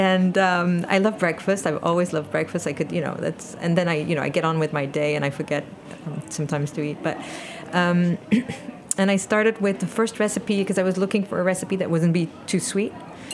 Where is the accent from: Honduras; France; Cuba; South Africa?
France; English is a second language; now in United States; I'm French, but I'm here since 18 years, so I'm American. I have both citizenship.